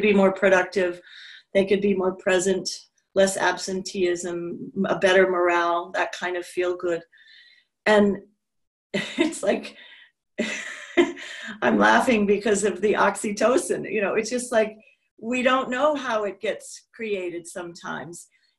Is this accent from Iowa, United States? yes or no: no; New York City, New York, United States; down in New York City, which is my hometown.